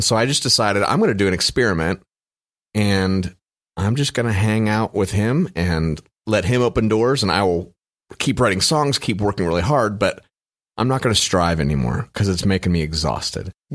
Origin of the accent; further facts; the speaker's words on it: California, United States; now in Nashville, United States; Yeah, we're from Orange County, California, which is Southern California.